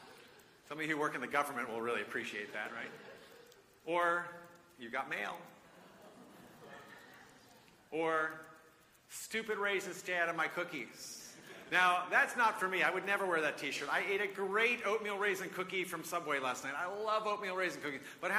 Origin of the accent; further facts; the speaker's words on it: New Jersey, United States; also born or lived in Somers Point; I was born in Summers Point, New Jersey, just outside of Ocean City, New Jersey.